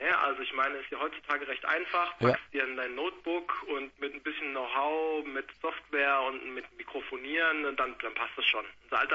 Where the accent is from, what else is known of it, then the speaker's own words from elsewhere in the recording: Gelnhausen, Hesse, Germany; Ja, also wir geben nach Frankfurt an, weil ich glaube, den meisten Leuten sagt, wir kommen aus Gelnhausen, dann gibt es immer fragende Gesichter, wo ist denn das?